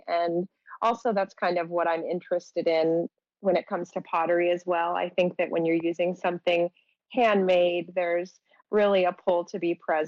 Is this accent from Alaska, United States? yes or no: yes; Juneau, Alaska, United States; I am a ceramic and illustration artist, born and raised in Juneau, went to school, got a BFA in Montana, and moved back here